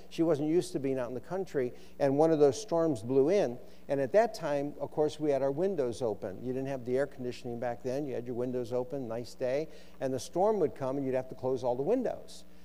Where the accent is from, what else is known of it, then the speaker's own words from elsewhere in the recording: Eastlake, Ohio, United States; being a young boy growing up in Eastlake, Ohio. And in Eastlake, Ohio, we lived a mile off Lake Erie.